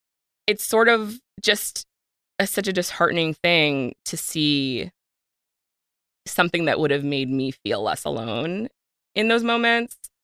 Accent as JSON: {"language": "English", "region": "Virginia", "country": "United States", "tie": "born or raised there", "said": "I'm 40 years old, so this was a long time ago, granted, but, you know, I grew up in Virginia and I know personally what it feels like to be in a classroom being taught history that whitewashes slavery."}